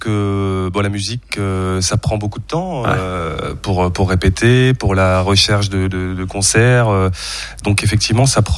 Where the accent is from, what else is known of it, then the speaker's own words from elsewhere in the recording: Hauts-de-France, France; also born or lived in Picardy; Alors moi je suis originaire à vrai dire du Pas-de-Calais, mais j'ai vécu...